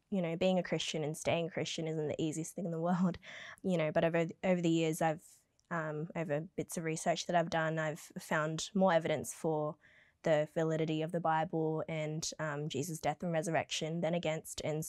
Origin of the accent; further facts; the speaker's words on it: Kellyville, New South Wales, Australia; So I grew up in Kellyville, and a few streets away, there's Kellyville Anglican Church.